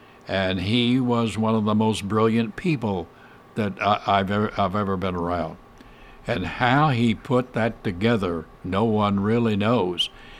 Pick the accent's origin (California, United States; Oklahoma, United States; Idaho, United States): Oklahoma, United States; accent: Oklahoman; You sound like an Oklahoman. And I said, well, what the hell? I was born and raised in Oklahoma. Should I sound like I'm from Oklahoma?